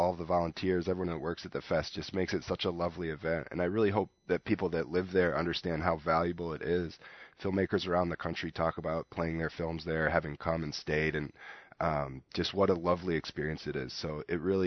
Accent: Madison, Wisconsin, United States; I grew up in Madison, and I fell in love with filmmaking at Madison West High School.

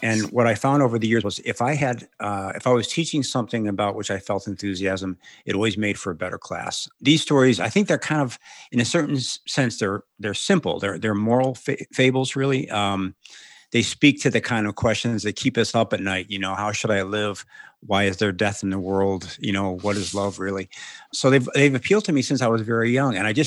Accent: Amarillo, Texas, United States; now in Syracuse, United States; it my first semester at Syracuse. I was just off the back of whatever truck they say you fall off of. I came from Amarillo, Texas, had never really met, famous writers.

